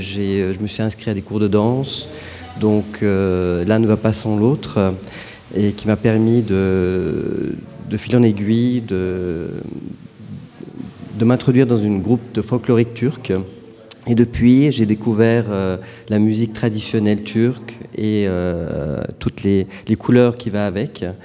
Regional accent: Switzerland; comme je suis né en Suisse et grandi.

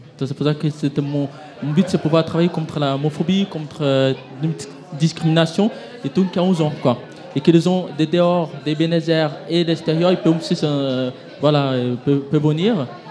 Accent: Brazil; moi, je suis une Brésilienne, en fait.

